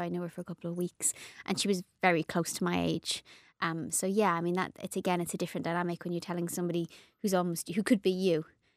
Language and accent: English; Ireland; being Irish, I have a huge family